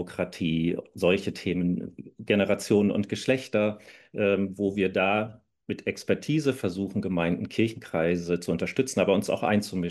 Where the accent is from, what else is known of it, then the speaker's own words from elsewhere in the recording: Northern Germany, Germany; Ja, Karneval hat tatsächlich auch sogar bei uns in Norddeutschland Höhepunkte und teilweise eine lange Tradition.